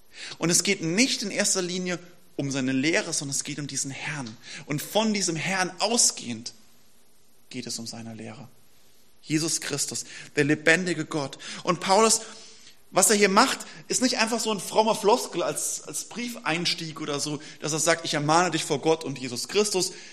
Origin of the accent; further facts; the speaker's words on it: Saarland, Germany; und ich habe noch im Saarland gelebt, wo ich herkomme.